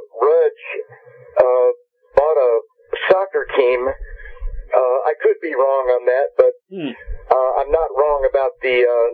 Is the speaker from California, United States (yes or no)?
no; Louisville, Kentucky, United States; born there; I was born in Louisville, Kentucky. That's right.